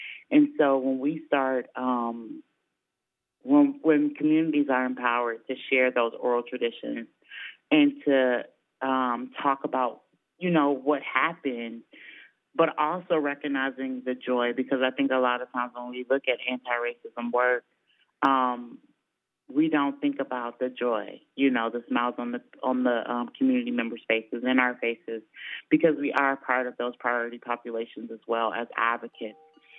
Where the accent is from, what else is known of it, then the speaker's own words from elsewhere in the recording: Georgia, United States; So I'm originally from South Georgia, And my mom has always been at the family reunions, and but that's where I learned our history.